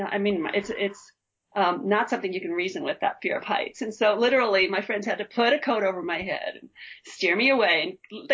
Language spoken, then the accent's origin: English; Colorado, United States; And I grew up around the Front Range of Colorado. I moved a lot, bounced all over the Front Range, which is basically the Front Range in Colorado.